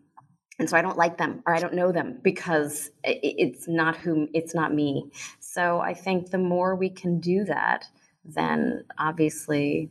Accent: New Jersey, United States; I grew up in New Jersey with parents of, my mom was from Brooklyn. My dad was from the Bronx. So very New York, Jewish parents. But they ended up in Jersey because they wanted some land for their children.

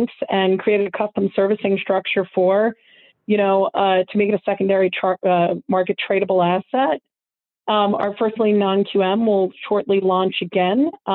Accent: New York, United States; you know, I grew up in New York as an example.

